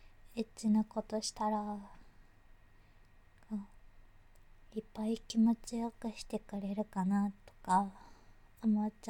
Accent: Tokyo, Japan; 東京都出身です。

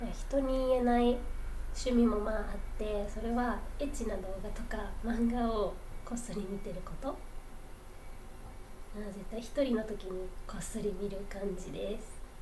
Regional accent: Yokohama, Kanagawa, Japan; 出身は横浜で新人声優です。

